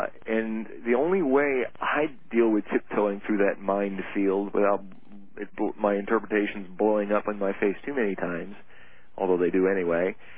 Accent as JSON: {"language": "English", "region": "England", "country": "United Kingdom", "said": "I had to assume that just because I'm English doesn't mean that he was that interested in English variations of anything."}